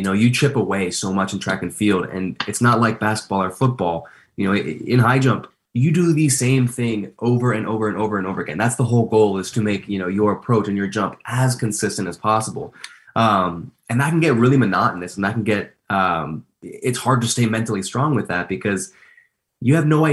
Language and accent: English; Indiana, United States; now in Michigan, United States; You know, I'm from Indiana, live in Michigan.